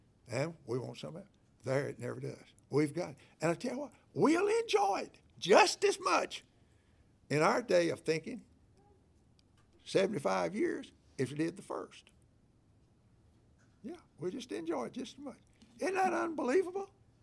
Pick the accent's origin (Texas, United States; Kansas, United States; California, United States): Texas, United States; Waco; I was born and raised down in Texas. We lived there on a street there, McFerrin, I believe it was, in Waco.